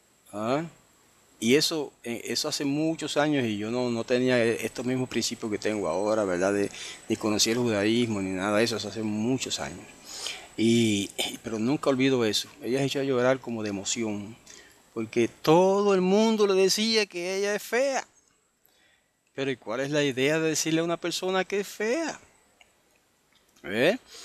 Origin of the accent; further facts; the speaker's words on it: Guayama, Puerto Rico; Y es que en mi pueblo, Guayama, de Puerto Rico